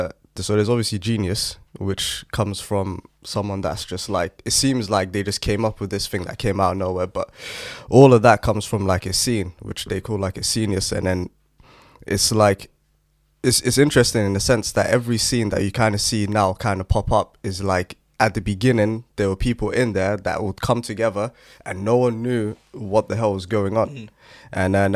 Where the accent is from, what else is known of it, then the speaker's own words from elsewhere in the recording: London, United Kingdom; I'm from London